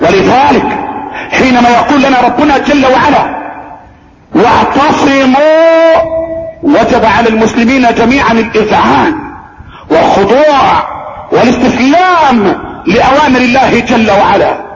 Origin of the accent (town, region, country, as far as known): Egypt